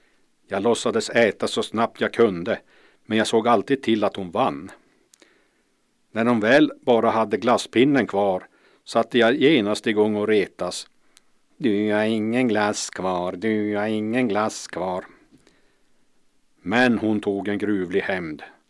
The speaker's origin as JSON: {"language": "Swedish", "town": "Malmberget", "region": "Norrbotten County", "country": "Sweden", "tie": "born or raised there", "said": "Vi flyttade runt i Malmberget, från Västerlånggatan till Köpmangatan till Bolagsvägen och den så kallade tågolyckan."}